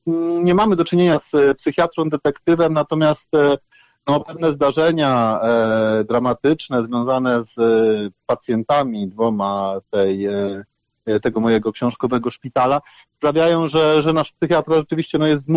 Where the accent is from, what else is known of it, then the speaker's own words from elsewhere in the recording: Warsaw, Masovian Voivodeship, Poland; Ja się wychowałem na Ochocie i przez pierwsze 12-13 lat życia tam mieszkałem